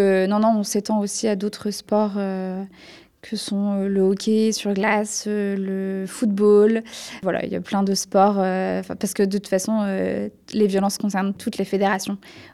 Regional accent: Auvergne-Rhône-Alpes, France; moi, je suis venue par ici parce que j'ai grandi dans l'Isère, donc je suis presque à domicile.

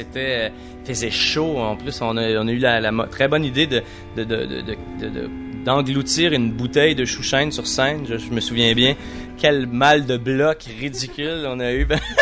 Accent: Quebec, Canada; on vient du Québec, tu sais, on vient ici en Europe

